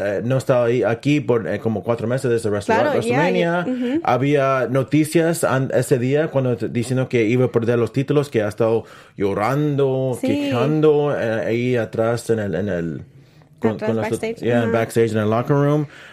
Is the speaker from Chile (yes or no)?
no; Peru; Yo soy peruano.